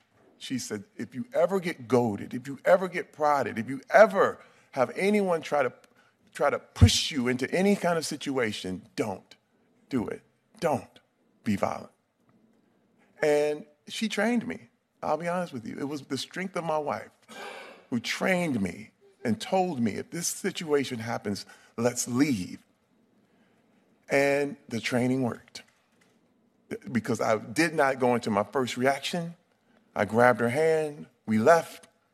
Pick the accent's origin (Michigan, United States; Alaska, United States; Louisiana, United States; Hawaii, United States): Michigan, United States; Flint; I'm from Flint, Michigan.